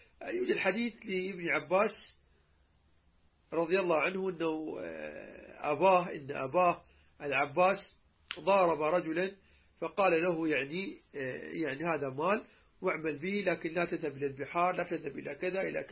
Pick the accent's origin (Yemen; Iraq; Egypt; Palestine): Iraq; يعني هسه مثلا عندنا بالعراق عندنا الدينار، لكن الدولار يمشي